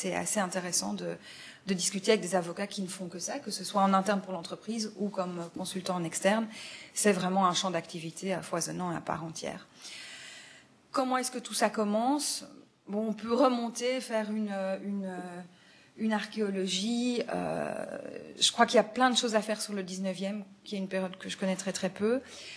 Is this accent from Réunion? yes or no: no; Belgium; Hein, je suis belge